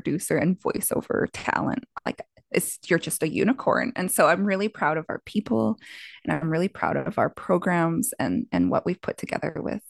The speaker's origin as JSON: {"language": "English", "region": "Montana", "country": "United States", "tie": "born or raised there", "said": "I never imagined as a girl growing up on the Blackfeet Reservation living at under $300 a month before bills that I would be running a $140,000 organization and putting more than $50,000 back into my community."}